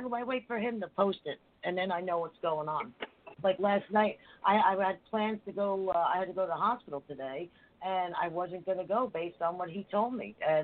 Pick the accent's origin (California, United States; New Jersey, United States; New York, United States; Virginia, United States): New Jersey, United States; Harrison; and from where I grew up in Harrison, New Jersey.